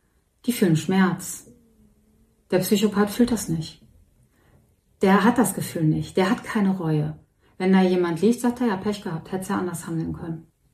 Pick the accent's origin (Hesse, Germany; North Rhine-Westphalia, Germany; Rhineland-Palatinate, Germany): North Rhine-Westphalia, Germany; Dortmund; wir kommen aus Dortmund